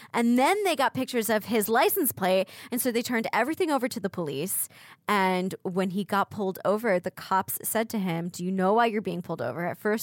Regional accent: New Jersey, United States; That's how I say it because I'm from Jersey.

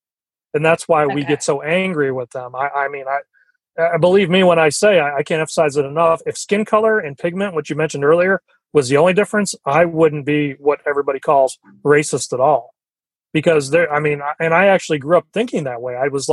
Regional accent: New York, United States; And I'm originally from New York. So it was kind of ironic the way that worked out.

